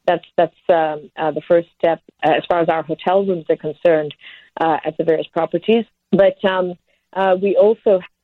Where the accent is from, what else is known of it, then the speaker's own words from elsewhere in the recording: Singapore; now in Portugal; My husband is Swiss. I'm originally Singaporean. And, you know, we call Portugal home now.